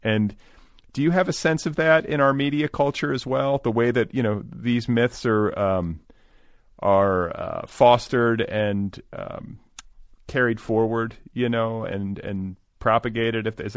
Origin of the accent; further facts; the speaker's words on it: Indiana, United States; As was I. I don't know if you recall that, but I was raised.